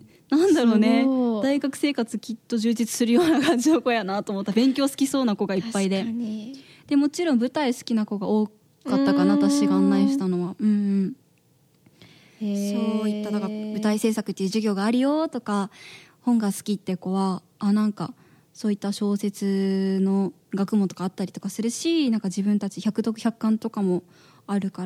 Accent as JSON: {"language": "Japanese", "region": "Okinawa", "country": "Japan", "tie": "born or raised there", "said": "私自身が沖縄出身でさ"}